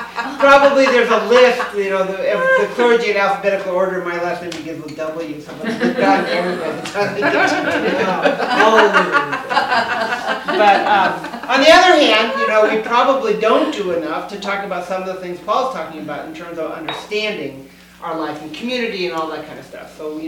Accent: United States; I'm an American, so I'm supposed to have the car and the TV and the, you know, and all this.

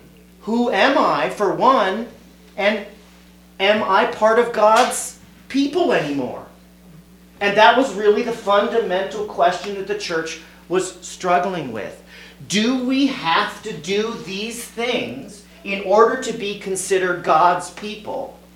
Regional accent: Cincinnati, Ohio, United States; And I grew up in Cincinnati, Ohio, which is a deeply Catholic place.

